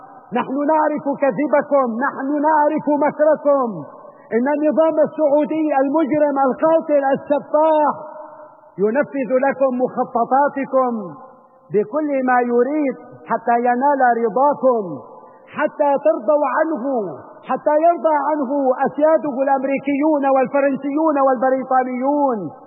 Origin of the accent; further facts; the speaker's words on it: Syria; ينبغي علينا كسوريين أن نتعاضد مع بعضنا البعض